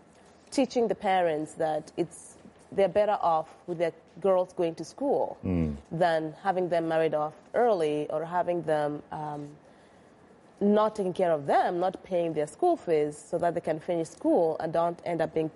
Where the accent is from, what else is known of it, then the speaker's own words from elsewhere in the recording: Kenya; now in United States; I came from Kenya.